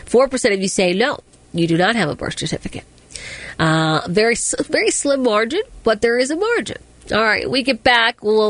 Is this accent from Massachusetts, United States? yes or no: yes; Massachusetts, United States; born there; I didn't have a problem getting my birth certificate, but I was born in Massachusetts